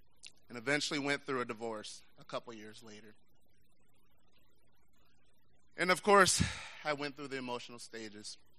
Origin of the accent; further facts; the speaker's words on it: New York, United States; I was raised back in New York attending a Boys and Girls Club when I was in elementary school and middle school.